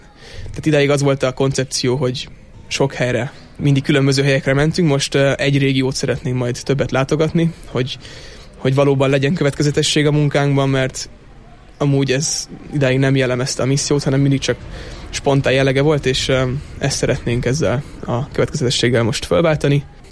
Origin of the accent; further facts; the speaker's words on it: Budapest, Hungary; mert ezt talán nem is mondtam még, hogy Budapestről származunk egyébként